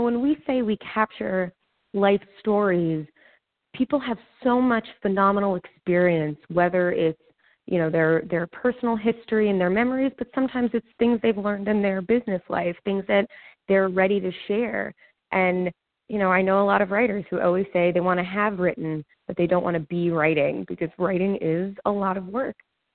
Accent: Millburn, New Jersey, United States; I grew up in Millburn, up north

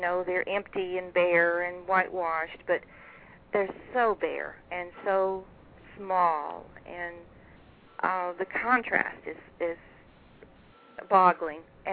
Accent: Florida, United States; And also, I grew up in Florida. I'm not a real Texan.

